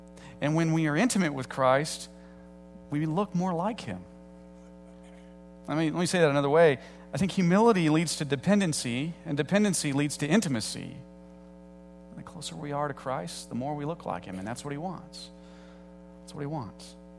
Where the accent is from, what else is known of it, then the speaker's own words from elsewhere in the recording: Illinois, United States; also born or lived in Indiana; that's rather different for me, being from the Midwest and growing up in Illinois and then living in Indiana.